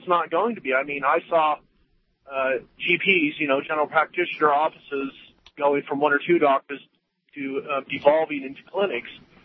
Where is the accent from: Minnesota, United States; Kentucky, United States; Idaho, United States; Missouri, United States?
Idaho, United States; moved away as an adult; also born or lived in Australia; I grew up in Idaho, but at about 20, I moved to Australia. This is the early 80s.